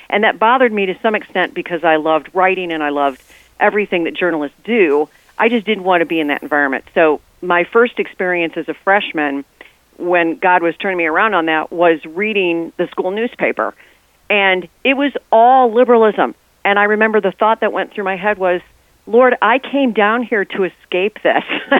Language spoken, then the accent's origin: English; Chicago, Illinois, United States; and I grew up in the Chicago area.